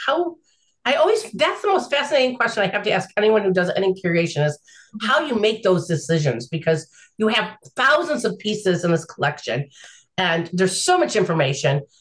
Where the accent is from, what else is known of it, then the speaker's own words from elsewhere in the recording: Pittsfield, Massachusetts, United States; If you were born and raised in Pittsfield, like I have, you know, there's certain names that we all know